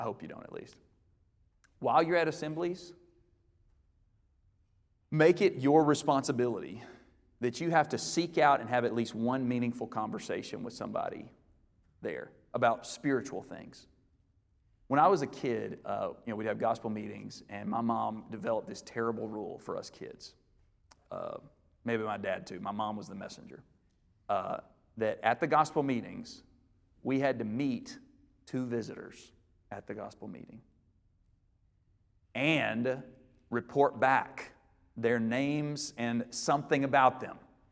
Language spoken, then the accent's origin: English; Lacey Spring, Alabama, United States; I grew up in Lacey Spring, Alabama in a double-wide trailer, all right?